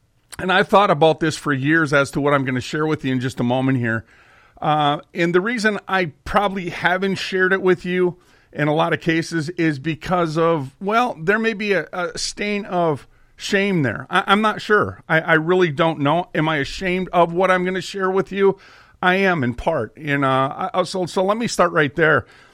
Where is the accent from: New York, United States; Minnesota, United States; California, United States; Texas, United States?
Minnesota, United States; Minneapolis; We were raised in North Minneapolis. That was the majority of it. That was the hood.